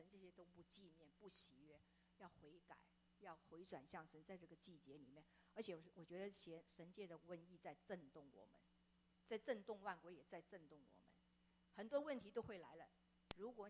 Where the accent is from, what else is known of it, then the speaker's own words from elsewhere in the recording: China; now in United States; 我们其实很多时候也是中国人，也喜欢跑来跑去